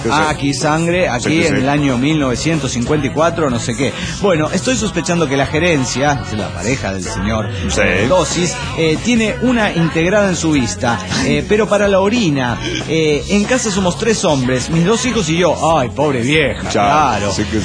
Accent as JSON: {"language": "Spanish", "town": "Guadalajara", "region": "Jalisco", "country": "Mexico", "said": "Hola, soy el trailero de Guadalajara, Jalisco, México."}